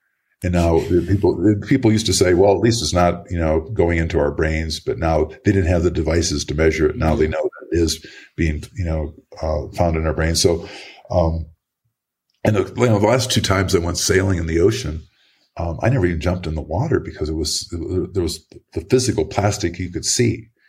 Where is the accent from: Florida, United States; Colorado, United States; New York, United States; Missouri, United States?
Colorado, United States; Boulder; We're in the Boulder Film Festival, a smaller one, but this is my hometown, my old hometown.